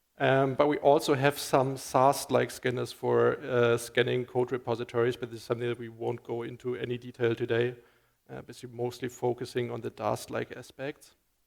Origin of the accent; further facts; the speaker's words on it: Hamburg, Germany; I'm from Hamburg in Germany